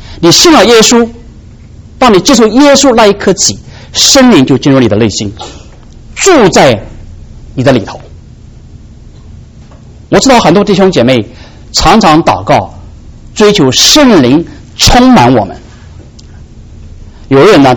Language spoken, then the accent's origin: Chinese; China; 我们中国人有一句话很有意思哈，我们都是中国人的